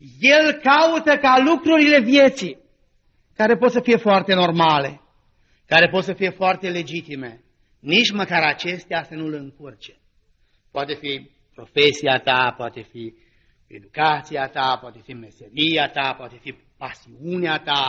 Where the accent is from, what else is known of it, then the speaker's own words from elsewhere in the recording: Brebi, Sălaj County, Romania; now in New York, United States; veneam de la Zalău spre Brebi, spre satul meu și parcă n-am mai văzut în viața mea atâtea stele. Și mi s-a părut așa de frumos cerul și am zis, măi, la New York ori n-avem vreme să-l vedem